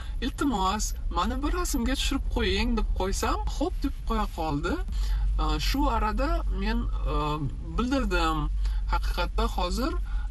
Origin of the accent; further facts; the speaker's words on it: Bukhara, Bukhara Region, Uzbekistan; moved away as an adult; now in United States; O'zbekistonlikman, Buxoro shahridan. Amerika kelib qolganimga 8 yil bo'lib qoldi. Green card yutib olganman.